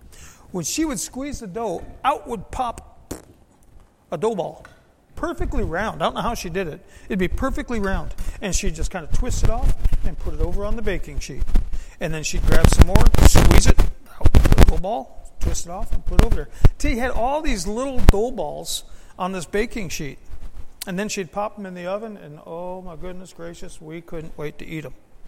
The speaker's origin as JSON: {"language": "English", "region": "Michigan", "country": "United States", "tie": "born or raised there", "lives_now": "US South", "said": "Now, I grew up in Michigan, and biscuits in Michigan and biscuits down south are kind of like two different things."}